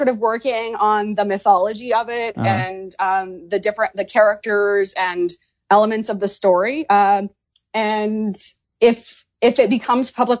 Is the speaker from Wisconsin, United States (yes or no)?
no; Maine, United States; And because I'm from Maine, I'm really grateful and proud of, right, his commitment to political service and activism.